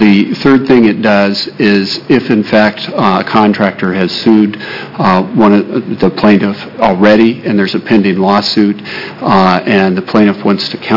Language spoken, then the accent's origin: English; Eugene, Oregon, United States; I'm an attorney from Eugene